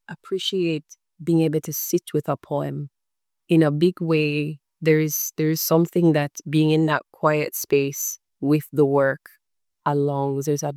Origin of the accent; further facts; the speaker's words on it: Westmoreland, Jamaica; So I grew up in West Rand, which is known for Negril, which is the beach side. But I grew up in the hills, closer to the St. Elizabeth border. So very, very rural community, a community of farmers